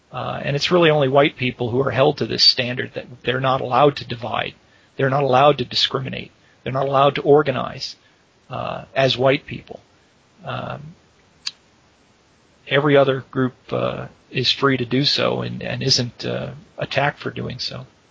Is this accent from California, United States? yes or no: yes; California, United States; And I say, you know, I'm from California. And they go, oh, well, why did you ever leave California?